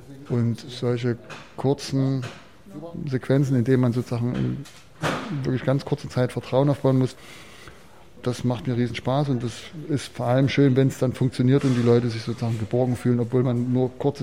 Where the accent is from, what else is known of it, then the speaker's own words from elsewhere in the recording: Chemnitz, Saxony, Germany; Fakt ist ja, ich komme aus Karl-Marx-Stadt, aus Reichenbrand, aus Chemnitz